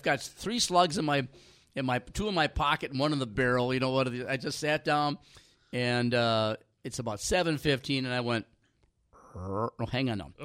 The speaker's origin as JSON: {"language": "English", "town": "Ely", "region": "Minnesota", "country": "United States", "tie": "born or raised there", "said": "when I was growing up in Ely, Minnesota"}